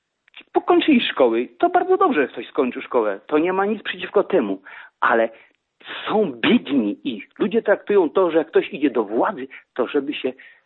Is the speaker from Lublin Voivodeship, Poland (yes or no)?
yes; Rachanie, Lublin Voivodeship, Poland; w małych miejscowościach, tak jak u nas, gmina Rachanie, skąd pochodzę, jest duże bezrobocie.